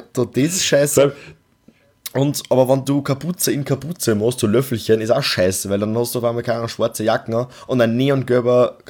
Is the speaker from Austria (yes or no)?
yes; Austria; Nein, wir sind Österreicher